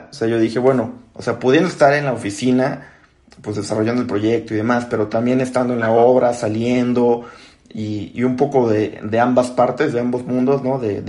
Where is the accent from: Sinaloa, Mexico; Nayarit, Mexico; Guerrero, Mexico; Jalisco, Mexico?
Guerrero, Mexico; Acapulco; Entonces, vine a la Ciudad de México con un tío que está en la parte de la ingeniería automotriz. Regresé a Acapulco